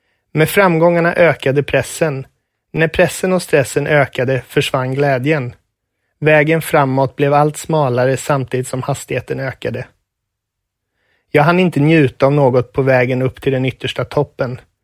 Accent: Tibro, Västra Götaland County, Sweden; Jag var ju han från Tibro som var duktig på tennis.

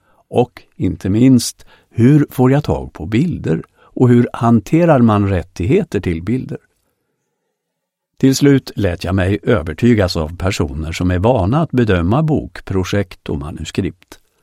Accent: Småland, Sweden; Så sa vuxna till oss barn i det lilla småländska samhälle där jag växte upp.

